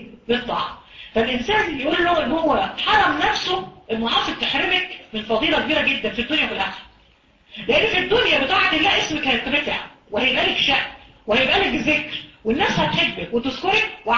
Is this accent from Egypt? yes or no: yes; Egypt; عندنا في مصر